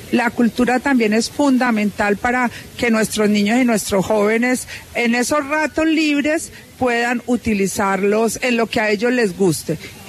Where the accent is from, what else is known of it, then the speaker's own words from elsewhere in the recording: Valle del Cauca, Colombia; en lo que somos los vallecaucanos amantes del deporte